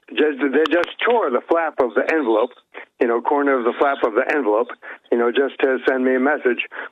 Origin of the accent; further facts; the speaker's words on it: Fayetteville, Arkansas, United States; Fayetteville, Arkansas.